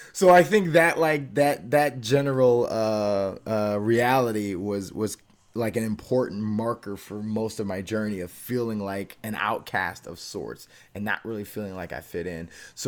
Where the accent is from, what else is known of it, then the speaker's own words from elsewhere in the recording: South Holland, Illinois, United States; So a little Dutch village called South Holland